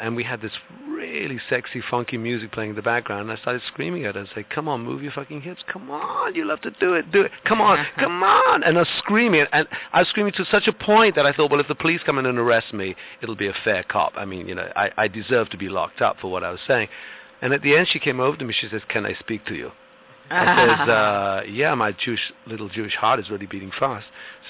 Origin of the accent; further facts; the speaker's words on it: England, United Kingdom; I mean, as an Englishman, I changed my name